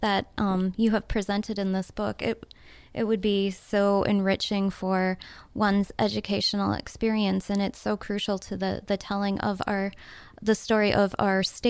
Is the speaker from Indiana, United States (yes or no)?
no; Shakopee, Minnesota, United States; I grew up in the Shakopee, Minnesota public school system